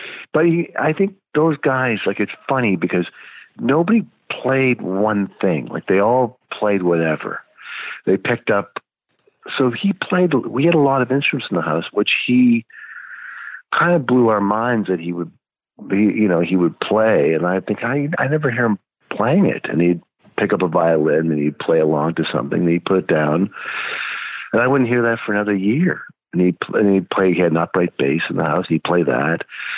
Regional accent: Ontario, Canada; now in Toronto, Canada; I grew up in northern Canada, northern Ontario, in a little town that no one's ever heard of it.

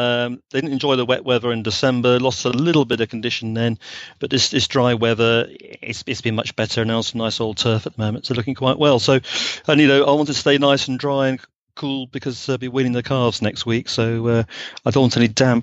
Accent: England, United Kingdom; Yes, sorry. I'm an Englishman, sorry.

